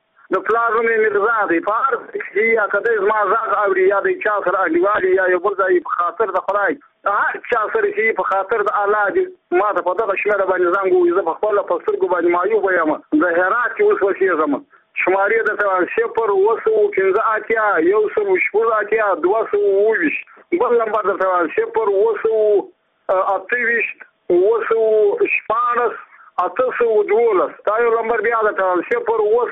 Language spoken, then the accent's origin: Pashto; Muqur, Badghis, Afghanistan; زه خپل د بادغیس ولایت یم د مقر د ولسوالۍ یم د نورو د کلی یم